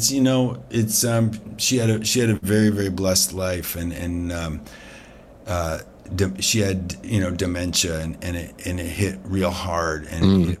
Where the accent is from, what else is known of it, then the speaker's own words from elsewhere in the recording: New Hampshire, United States; also born or lived in Canada; She got divorced. We moved from Canada down to New Hampshire